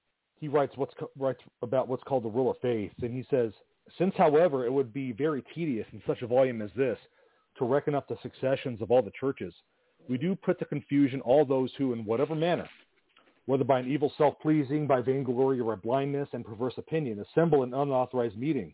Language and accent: English; California, United States; I say dude a lot. I grew up in Southern California.